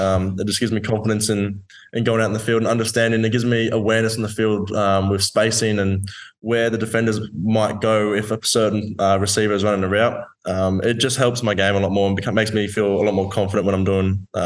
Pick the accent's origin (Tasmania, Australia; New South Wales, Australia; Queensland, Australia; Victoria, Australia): Queensland, Australia; Gold Coast; Yes, I grew up on the Gold Coast. I went to the Southport School, TSS.